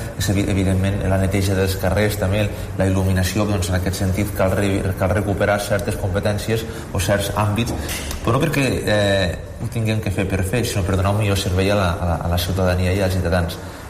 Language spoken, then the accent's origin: Catalan; Catalonia, Spain; És que som de l'Horta